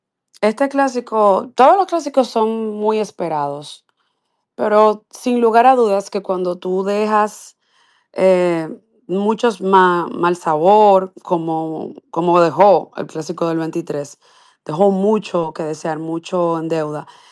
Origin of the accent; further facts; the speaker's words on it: Dominican Republic; No hemos tenido la oportunidad como dominicanos